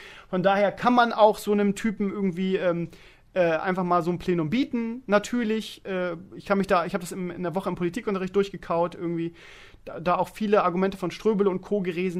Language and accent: German; Germany; Ich bin in der DDR aufgewachsen und habe aus meiner Kindheit heraus null Bezug zur Kirche.